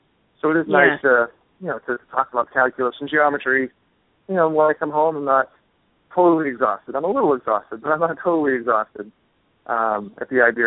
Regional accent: Beverly, Massachusetts, United States; now in Stoughton, United States; I was just going to say, I grew up in Beverly, Massachusetts, where the book is set. So I've been sort of a hopeless parochial New Englander for most of my whole life.

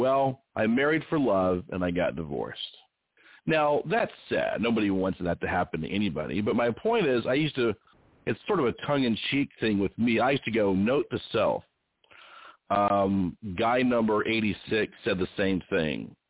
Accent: California, United States; now in Phoenix, United States; Now I live, of course, in Phoenix, Scottsdale. I was raised out there in California.

